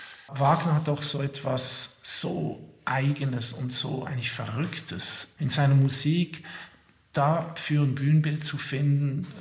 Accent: Switzerland; was mit uns als Schweizer vielleicht zu tun hat.

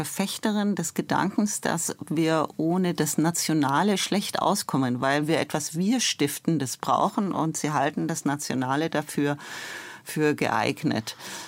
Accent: Germany; Ich bin aus Deutschland.

